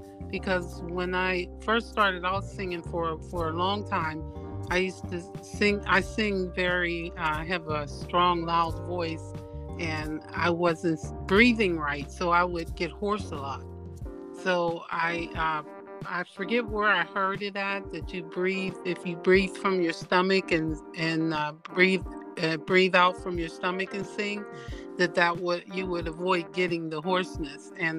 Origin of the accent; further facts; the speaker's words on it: Pittsburgh, Pennsylvania, United States; now in California, United States; Pittsburgh, Pennsylvania.